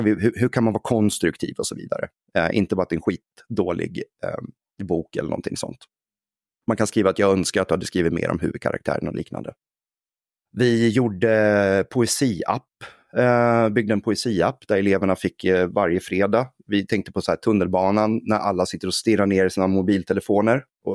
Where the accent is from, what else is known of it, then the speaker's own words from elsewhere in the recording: Gävle, Gävleborg County, Sweden; moved away as an adult; now in Stockholm, Sweden; Och sen så flyttade jag till Stockholm. Jag är Gävlebo från början. Så när jag var 20 år